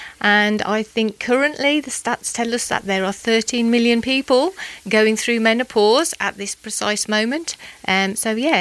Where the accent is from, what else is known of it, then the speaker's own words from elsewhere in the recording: Dudley, West Midlands, United Kingdom; also born or lived in Warsaw, Poland; for those of you who recognise my accent. I was born in Warsaw, raised in Dudley.